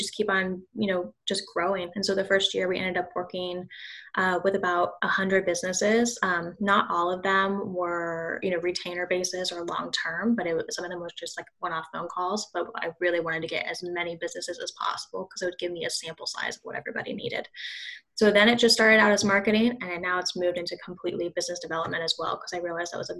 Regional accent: Kansas City, United States; since I grew up in Kansas City, I only knew like about pretty much one person when I got my real estate license in Kentucky.

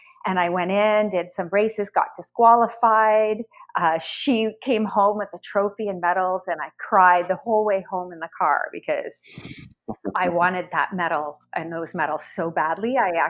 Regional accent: London, Ontario, Canada; I grew up in London, Ontario

